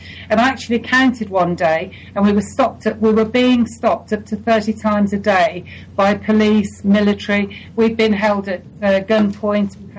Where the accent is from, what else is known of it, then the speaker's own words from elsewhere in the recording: England, United Kingdom; We love the English. We love being English.